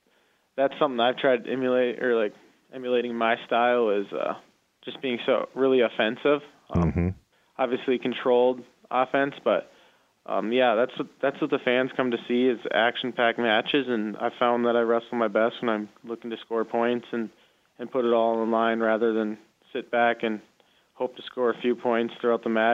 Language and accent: English; North Dakota, United States; I love representing NDSU and in my hometown, and all the support I've had growing up in high school is kind of carried over into college